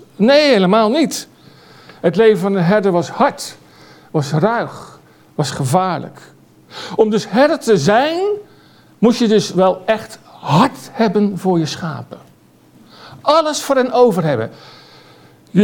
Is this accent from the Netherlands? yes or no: yes; Gelderland, Netherlands; ik kom van de Veluwe